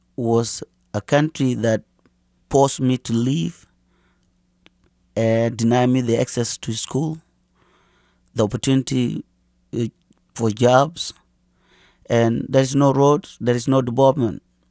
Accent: South Sudan; You know, I'm from South of Sudan, and there is Northern Sudan.

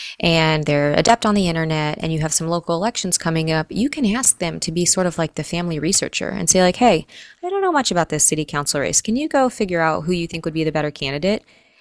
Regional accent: Kansas, United States; Because I grew up in Kansas

